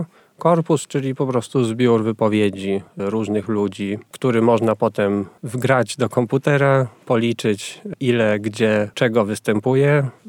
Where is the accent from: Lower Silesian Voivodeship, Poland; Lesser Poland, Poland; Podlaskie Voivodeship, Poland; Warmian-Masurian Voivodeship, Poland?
Warmian-Masurian Voivodeship, Poland; Olsztyn; Jestem z Olsztyna, więc to też jest pewien naturalny kierunek.